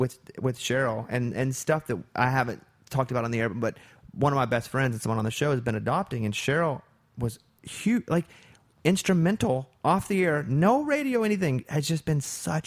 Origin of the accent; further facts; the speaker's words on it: Arkansas, United States; I'm from Arkansas.